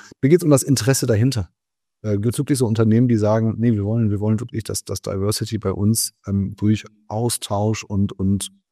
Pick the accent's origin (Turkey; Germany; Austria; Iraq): Turkey; Ich meine, ich bin Türke, ja.